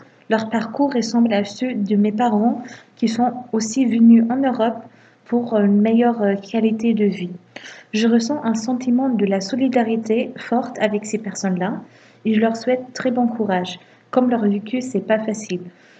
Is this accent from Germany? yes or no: yes; Germany; moved away as an adult; now in France; je suis née en Allemagne et j'ai vécu presque toute ma vie. Mais mes parents viennent du Maroc et moi j'ai décidé de venir en France dans le cadre de mes études